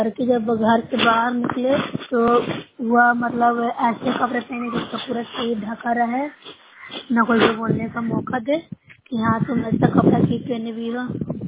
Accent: Bihar, India; Noorpura block से हूँ, जिला नालंदा के निवासी हूँ।

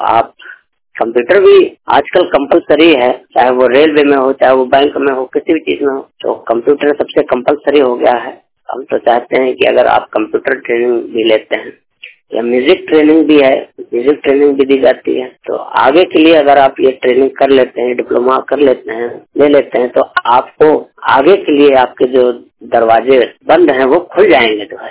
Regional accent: Mahoba, Uttar Pradesh, India; मैं हरियाणा राज्य के भिवानी जिले में जॉब करता हूँ और मैं महोबा जिले का रहने वाला हूँ, राज्य उत्तर प्रदेश।

